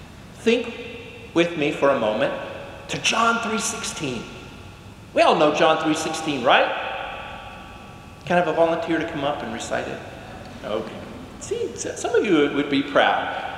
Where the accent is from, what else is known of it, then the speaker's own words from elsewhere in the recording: Rust, Texas, United States; We're from Rust, Texas. We know snakes, right?